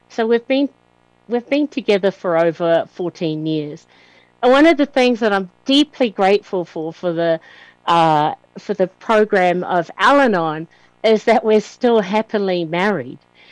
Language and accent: English; Auckland, New Zealand; come from the tribes of Napui and also Rere Ahua. Where I was born and raised is in Auckland, New Zealand. And my marae is Te Hape.